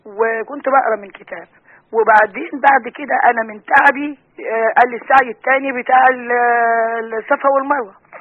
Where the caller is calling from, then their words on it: Damietta, Damietta Governorate, Egypt; من دمياط بكلم حضرتك.